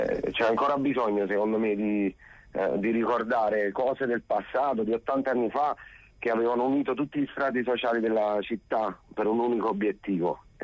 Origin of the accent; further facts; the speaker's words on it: Naples, Campania, Italy; da napoletano.